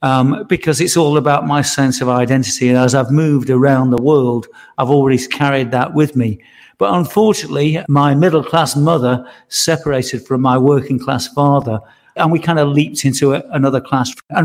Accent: Nottingham, East Midlands, United Kingdom; being that I'm from Nottingham

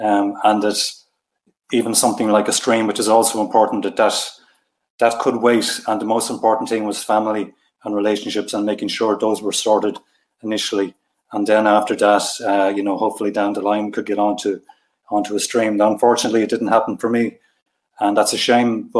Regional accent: Ireland; I'm from Ireland

